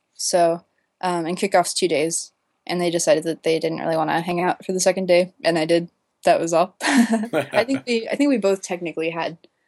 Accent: Bellingham, Washington, United States; And so every time people recognized Bellingham, Washington, they were like, oh, that's cute. You're walking home.

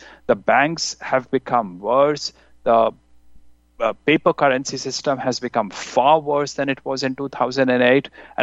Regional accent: Canada; I'm a Canadian

